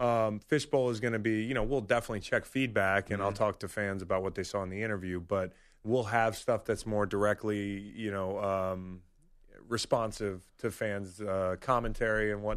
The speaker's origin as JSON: {"language": "English", "town": "Charlottesville", "region": "Virginia", "country": "United States", "tie": "born or raised there", "said": "Honestly, yeah, growing up in Charlottesville, there was no real basketball team"}